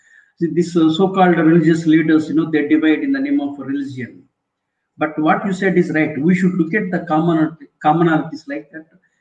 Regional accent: India; born there; See, I was born in India. That is different.

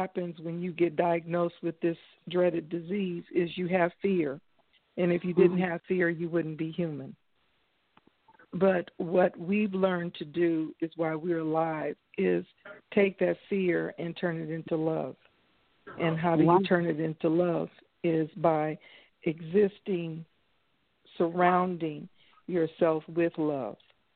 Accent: Arizona, United States; now in Los Angeles, United States; I'm from Arizona. I'm working here in Arizona. I have some business to take care of, but I live in Los Angeles on a regular basis.

